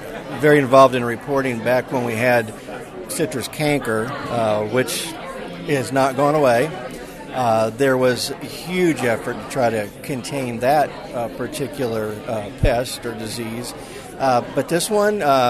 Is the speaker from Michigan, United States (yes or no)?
no; Florida, United States; they don't do it better anywhere else than in Florida, by the way, my home state.